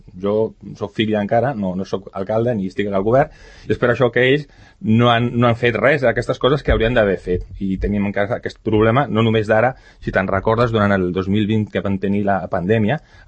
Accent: Sant Cugat, Catalonia, Spain; moved away as an adult; Jo vaig marxar de Sant Cugat quan me'n vaig casar

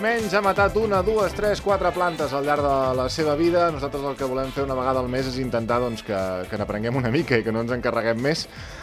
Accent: Catalonia, Spain; em surt la del meu poble que és Torratxa i potser no ens entenem del tot

